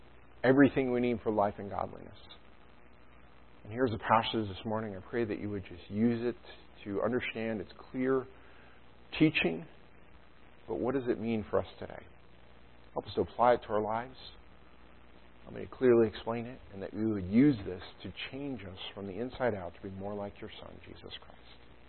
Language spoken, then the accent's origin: English; New York, United States; You know, I grew up in the Adirondacks. There's a lot of rivers around.